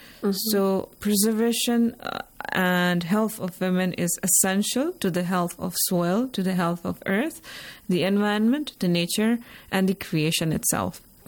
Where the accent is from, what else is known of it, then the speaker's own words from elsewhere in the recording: Jammu and Kashmir, India; English is a second language; now in Iran; I'm from Kashmir. That's under the administration of India. And I have been living in Iran for some 9 years now.